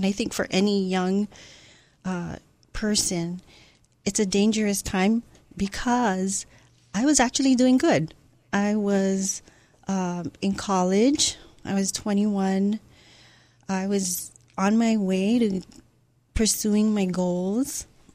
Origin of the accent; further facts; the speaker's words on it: Ewa Beach, Hawaii, United States; Danny, I am a true local girl. I was born and raised here in Hawaii. I grew up on the west side in Ewa Beach.